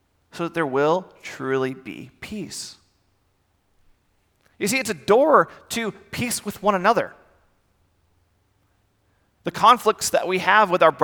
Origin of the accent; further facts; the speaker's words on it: United States; Yet how easy is it for me as an American to take for granted the rights and privileges that I have as a citizen of this country?